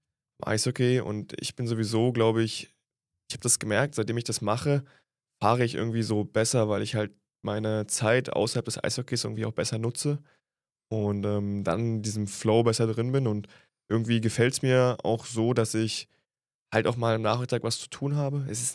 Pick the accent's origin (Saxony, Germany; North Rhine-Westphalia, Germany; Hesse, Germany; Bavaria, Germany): Saxony, Germany; Weißwasser; also born or lived in Bad Muskau / Dresden; now in Bietigheim, Germany; Ich bin ursprünglich aus dem tiefsten Osten, polnische Grenze, bin geboren in Bad Muskau, komme eigentlich aus der Nähe, aus Weißwasser und ja, bin dann über eine größere Station mittlerweile in Bietigheim gelandet. Ich war lange in Dresden und jetzt bin ich hier in Bietigheim